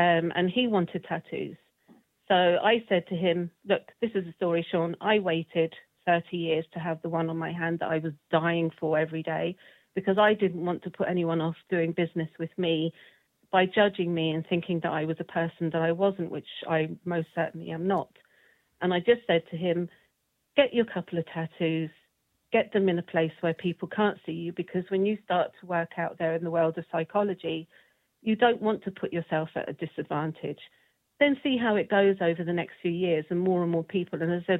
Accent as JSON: {"language": "English", "region": "London", "country": "United Kingdom", "tie": "born or raised there", "said": "When I grew up in London, my best friend was Pakistani."}